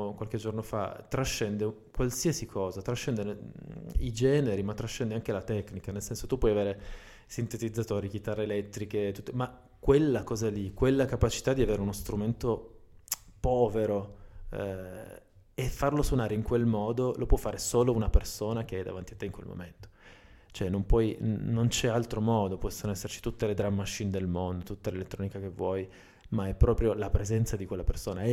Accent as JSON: {"language": "Italian", "town": "Turin", "region": "Piedmont", "country": "Italy", "said": "Noi eravamo siamo di Torino"}